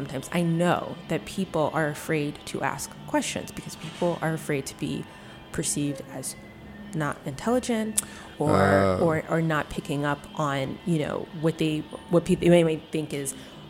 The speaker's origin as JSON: {"language": "English", "country": "United States", "said": "Being an American is it's a thing. Mm-hmm. I mean, people can spot you."}